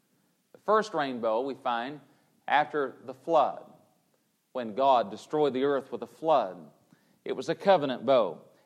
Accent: Tennessee, United States; Now, growing up in Tennessee, I'm not saying we didn't see rainbows. Certainly we did. But boy, down here in Florida, we see rainbows all the time.

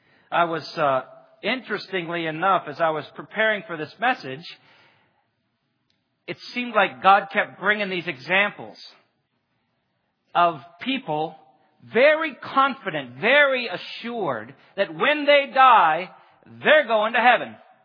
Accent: Glen Burnie, Maryland, United States; I grew up in Glen Burnie for the most part during the 70s.

